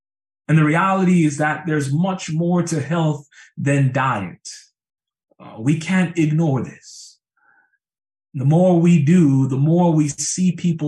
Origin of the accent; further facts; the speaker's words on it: Mississauga, Ontario, Canada; it was back in 2010 when I was in my hometown in Mississauga, Ontario